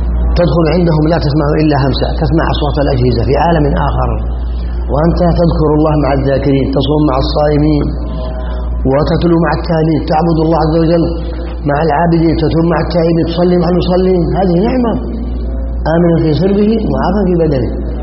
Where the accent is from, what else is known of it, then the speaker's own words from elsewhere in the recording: Saudi Arabia; هذا ما نعيش في بلادنا المملكة العربية السعودية